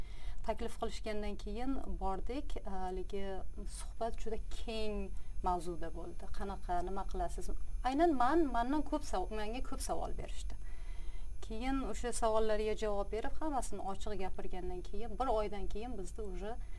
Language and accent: Uzbek; Bukhara, Bukhara Region, Uzbekistan; Buxoroda katta bo'lganman. Buxoroda katta bo'lganman.